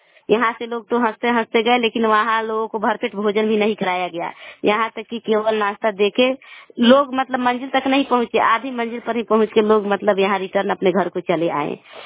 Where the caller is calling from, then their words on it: Bihar, India; कला ब्लॉक जिले वैशाली से बोल रही हूँ।